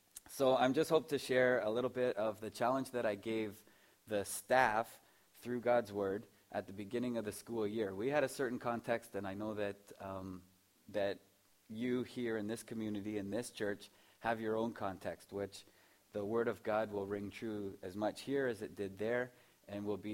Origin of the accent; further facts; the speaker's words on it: Cortland, Ontario, Canada; Yeah, I grew up in the Cortland area.